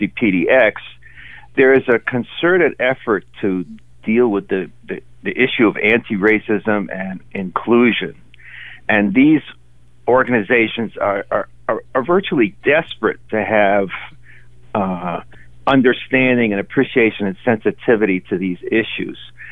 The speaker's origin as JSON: {"language": "English", "region": "New York", "country": "United States", "lives_now": "Oregon, United States", "said": "I'm from New York, where I was active politically. I was a community leader there, and we had considerable strength. I've been out here for about 7 years"}